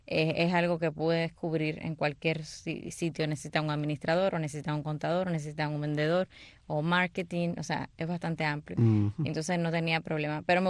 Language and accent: Spanish; Havana, Cuba; moved away as an adult; now in Mexico; Nací en La Habana, soy bueno, de La Habana, en El Vedado. Viví durante 18 años en Cuba, toda, bueno, mi juventud. De ahí emigré a México